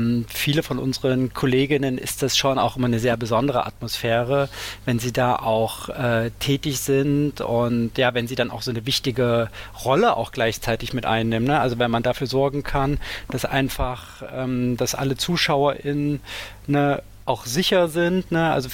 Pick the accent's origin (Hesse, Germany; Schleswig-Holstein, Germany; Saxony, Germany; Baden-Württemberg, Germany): Saxony, Germany; Dresden; born there; Ich komme gebürtig aus Dresden, war nie Fan von Dynamo Dresden, aber trotzdem schwarz-gelb.